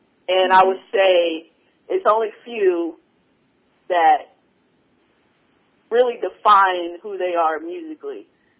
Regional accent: Oklahoma, United States; I'm from Oklahoma. We talk country.

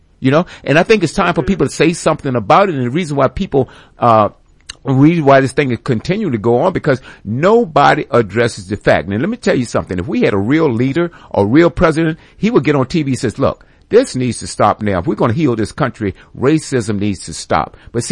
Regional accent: Virginia, United States; The problem, like in Virginia, which is my home state.

